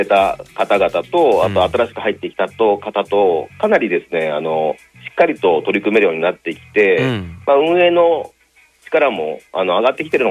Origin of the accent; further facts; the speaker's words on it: Yamaguchi, Japan; あの私も山口出身なので